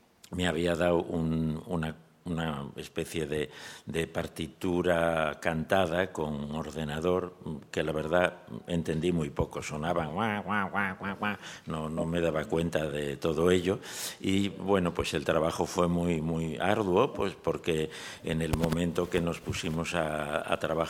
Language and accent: Spanish; Oviedo, Asturias, Spain; Después la obra se hizo en Oviedo, en mi tierra